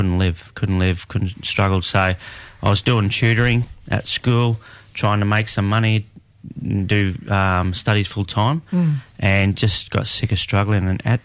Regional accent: Townsville, Queensland, Australia; So originally I grew up in Townsville.

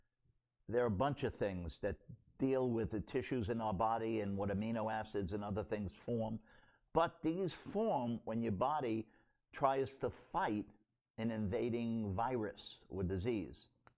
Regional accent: New York, United States; I grew up in New York City. I know the streets well, and I grew up with people from all backgrounds.

